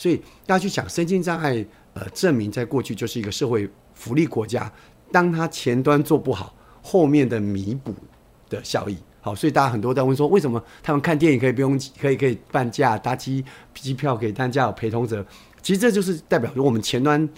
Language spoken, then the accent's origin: Chinese; Taiwan; first language Taiwanese; 我也是啊，我讲台语啊，